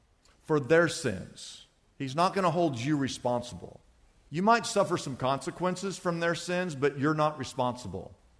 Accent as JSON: {"language": "English", "town": "Wichita", "region": "Kansas", "country": "United States", "tie": "born or raised there", "also_born_or_lived": "Oklahoma", "said": "I was born in Oklahoma, but I grew up in Wichita, Kansas. We're from Kansas."}